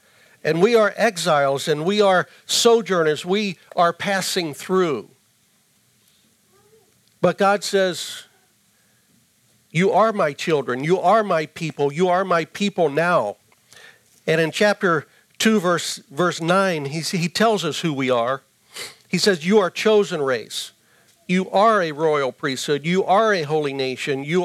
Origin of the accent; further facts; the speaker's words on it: the South, United States; And I say that affectionately because I'm from the South.